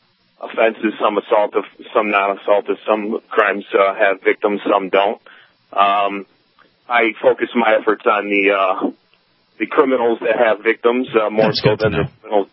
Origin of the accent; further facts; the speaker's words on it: Michigan, United States; from Michigan, and I am a state employee, and I have been for 17 years.